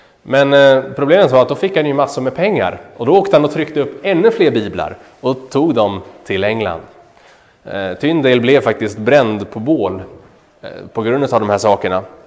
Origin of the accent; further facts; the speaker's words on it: Örebro, Örebro County, Sweden; Här är en staty från Örebro där jag kommer ifrån.